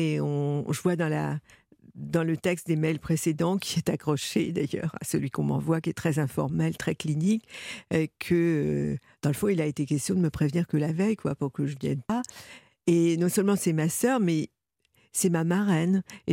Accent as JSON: {"language": "French", "town": "Lorient", "region": "Brittany", "country": "France", "tie": "born there", "said": "Je suis née à Lorient, ville fondée pour la Compagnie des Indes au XVIIe siècle."}